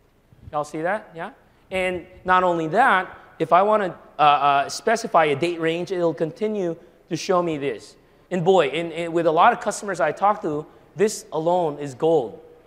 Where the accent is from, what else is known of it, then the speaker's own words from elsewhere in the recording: Manila, Metro Manila, Philippines; English is a second language; Forgive my heavy accent. I'm just trying to be a little southern here. I'm from the deep south, Manila, Philippines.